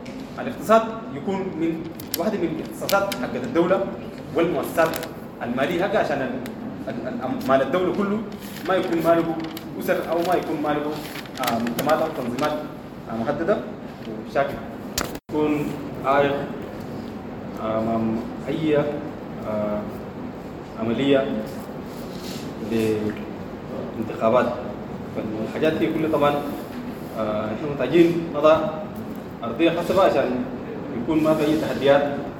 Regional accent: Sudan; احنا كشعوب سودانية

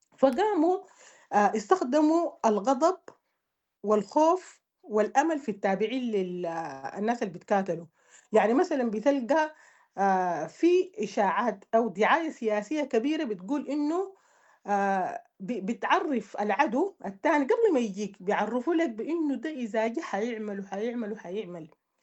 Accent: Sudan; فنحن كسودانيين ما كان عندنا مشاكل كبيرة

